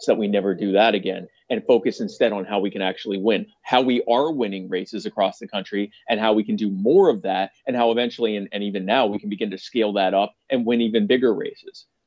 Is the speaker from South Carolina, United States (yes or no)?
yes; South Carolina, United States; I come from South Carolina where I deal with a lot of mosquitoes.